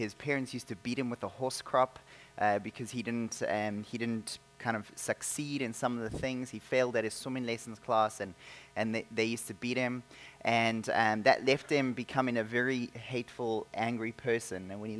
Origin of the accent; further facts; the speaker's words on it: South Africa; moved away as an adult; now in Canada; They think I'm from Australia. Sorry for them. I'm actually from South Africa, and I came here about 6 years ago to study at Regent College.